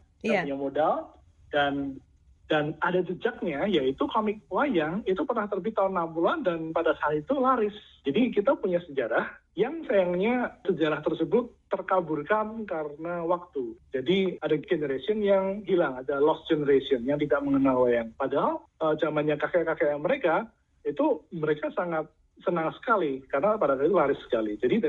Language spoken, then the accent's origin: Indonesian; Java, Indonesia; saya tinggal sejak kecil di Jawa